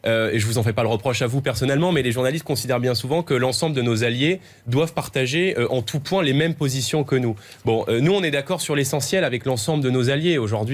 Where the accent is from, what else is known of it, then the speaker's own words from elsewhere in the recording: Île-de-France, France; Moi, vous savez, j'ai grandi en Seine-Saint-Denis, j'ai collé mes premières affiches de militants politiques